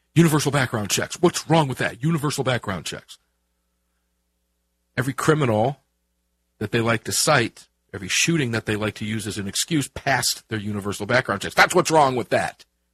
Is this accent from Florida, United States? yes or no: yes; Tampa, Florida, United States; hopefully at an event down at my hometown in Tampa, Florida, in the very, very near future.